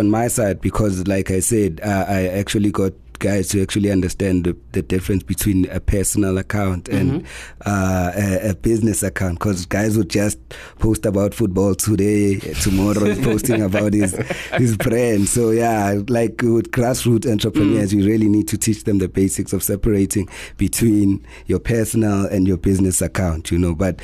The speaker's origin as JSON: {"language": "English", "town": "Fort Lauderdale", "region": "Florida", "country": "United States", "said": "I'm from Fort Lauderdale."}